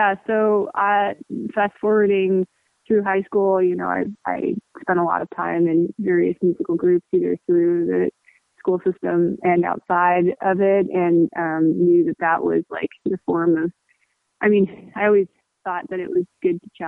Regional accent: Corvallis, Oregon, United States; Well, I'm an Oregon native. I grew up in Corvallis, which is a smaller college town situated right in the heart of the Willamette Valley

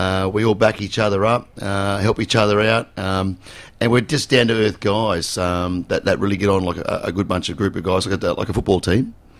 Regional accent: Australia; now in United States; Vegas, obviously, we're Australian export. We're there full-time, and it's the first residency act from Australia that actually is full-time.

